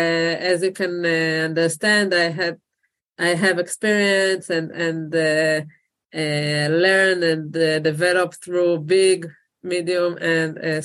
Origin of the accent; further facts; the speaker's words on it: Israel; I live in Israel. I was born and raised in Israel.